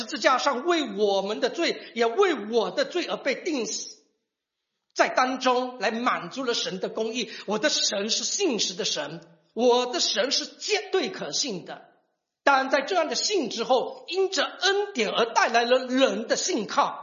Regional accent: China; 这个因为我来自中国，我只能讲中国

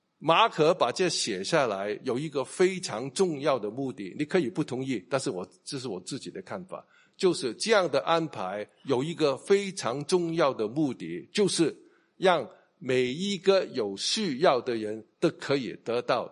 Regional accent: Hong Kong; 因为我是香港人，对不对？

